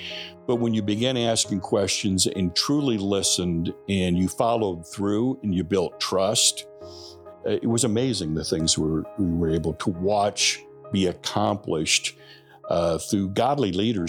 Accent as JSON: {"language": "English", "region": "Michigan", "country": "United States", "tie": "born or raised there", "said": "For me, I'm born and raised in Michigan, and say I never really had been overseas."}